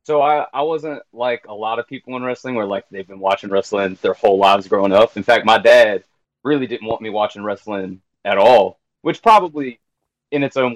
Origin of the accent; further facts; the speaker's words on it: Beckley, West Virginia, United States; a wrestling school opened up in my hometown in Beckley, West Virginia, of all places